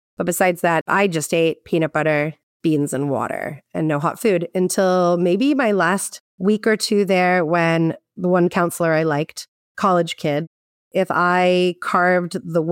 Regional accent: Tucson, Arizona, United States; Also, I'm from Tucson, Arizona. I've never even been in snow.

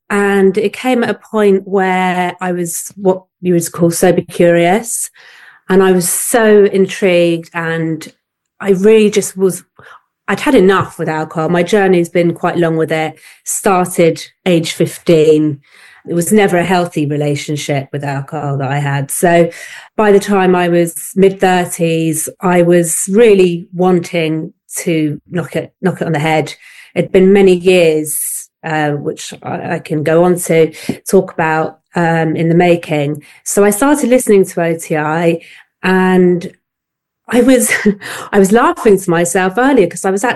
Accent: London, United Kingdom; I'm from North London, and I'm a mum to two kids who are 10 and 12.

